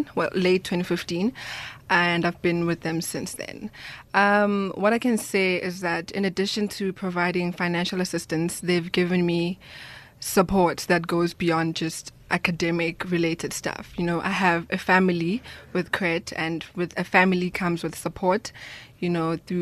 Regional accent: Soweto, Gauteng, South Africa; I grew up in Soweto, so really there wasn't a lot of people I could look up to as a source of inspiration.

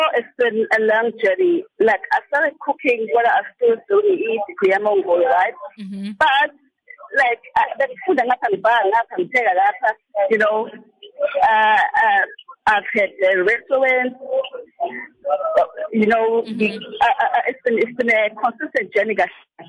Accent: Empangeni, KwaZulu-Natal, South Africa; now in Eshowe, South Africa; grew up in Mpangeni, born and bred in Mpangeni, Sithabeni. But in 2014, I moved to Eshowe.

